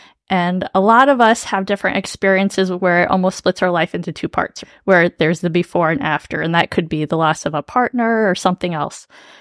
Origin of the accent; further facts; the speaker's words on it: Columbus, Ohio, United States; now in Greendale, United States; I currently live in Greendale. I'm originally from Columbus, Ohio. Go Bucks.